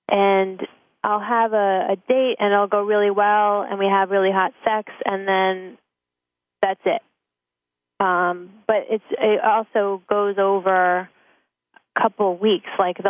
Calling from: Clifton, New Jersey, United States; Hey, I'm calling in from Clifton, New Jersey.

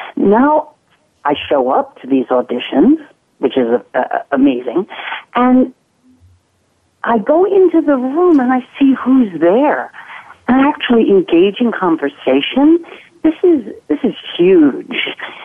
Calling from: Manhattan, New York, United States; I'm calling in from Upper Manhattan in Washington Heights.

